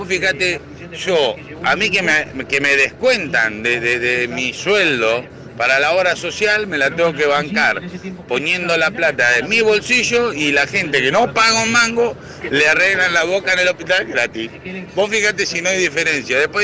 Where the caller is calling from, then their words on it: Carhué, Buenos Aires Province, Argentina; Este país está así porque la verdad laburamos el 30% de los argentinos